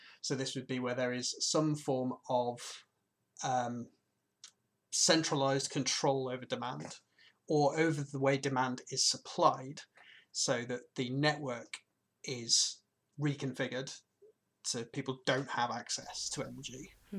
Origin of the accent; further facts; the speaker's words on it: England, United Kingdom; I guess because I'm English, I'm going to use a war metaphor.